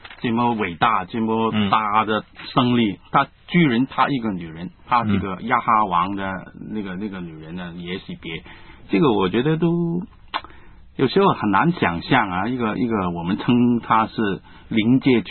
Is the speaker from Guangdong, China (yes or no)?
yes; Guangdong, China; 我是广东人